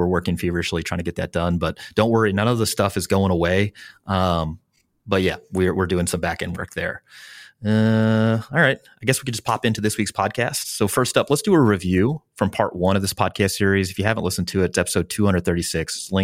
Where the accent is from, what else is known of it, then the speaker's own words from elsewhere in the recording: Midwest, United States; only because, again, I'm from the Midwest.